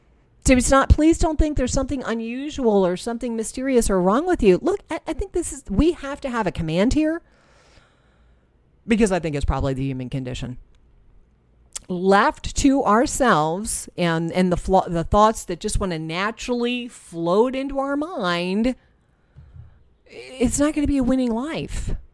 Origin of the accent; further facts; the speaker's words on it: New Jersey, United States; maybe it's because I'm from New Jersey, happy thoughts never just pop into my head.